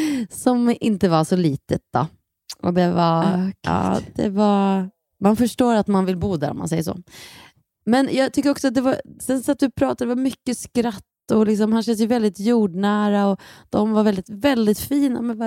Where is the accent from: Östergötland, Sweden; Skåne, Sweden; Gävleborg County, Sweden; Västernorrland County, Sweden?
Gävleborg County, Sweden; Bollnäs; Och sen åkte vi till min hemstad Bollnäs.